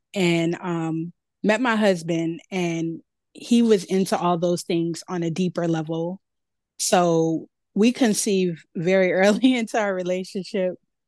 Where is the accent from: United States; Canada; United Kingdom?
United States; San Francisco, California; moved away as an adult; now in New Orleans, United States; Yes, I'm here from New Orleans, San Francisco originally, but I do have New Orleans roots.